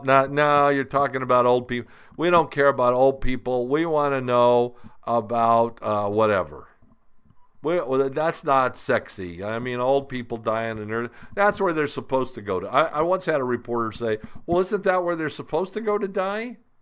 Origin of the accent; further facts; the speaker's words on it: Phoenix, Arizona, United States; when I was growing up in Phoenix, right behind where we lived was a rest home.